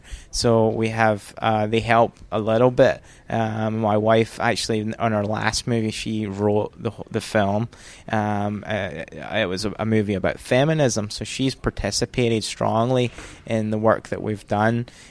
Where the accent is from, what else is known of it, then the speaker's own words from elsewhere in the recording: Scotland, United Kingdom; now in Waco, United States; we began in Texas, Waco, which is where I live, although I'm from Scotland originally.